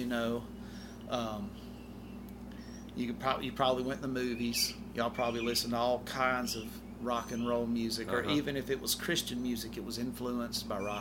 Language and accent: English; Mobile, Alabama, United States; I was up from Mobile attending school there